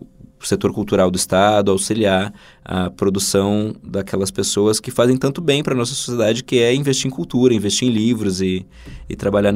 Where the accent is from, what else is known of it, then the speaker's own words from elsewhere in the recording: Porto Alegre, Rio Grande do Sul, Brazil; já que eu sou gaúcho, né? Eu sou alegretense, mas criado em Porto Alegre